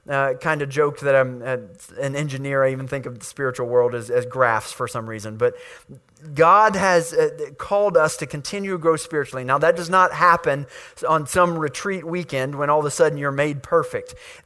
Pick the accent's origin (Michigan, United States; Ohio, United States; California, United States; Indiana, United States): Ohio, United States; Waverly; And I remember 3 years ago we moved back down here to my hometown of Waverly from the Columbus area, and a lot of people were like, why are you moving back down there?